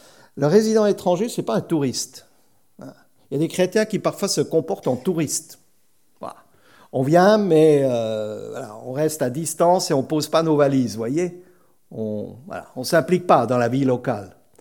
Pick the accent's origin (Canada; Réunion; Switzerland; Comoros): Switzerland; now in France; on aime notre pays d'origine, moi c'est la Suisse, mais bon, je suis plus français que suisse depuis longtemps, à part l'accent